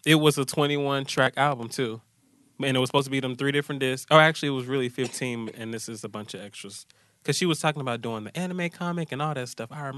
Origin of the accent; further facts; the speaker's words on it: Atlanta, Georgia, United States; I'm from Atlanta, so they're going to get their spins from me.